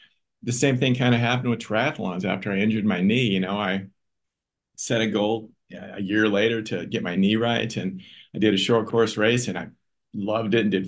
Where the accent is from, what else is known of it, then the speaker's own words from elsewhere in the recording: Oregon, United States; And I'm from Oregon. We didn't have a team.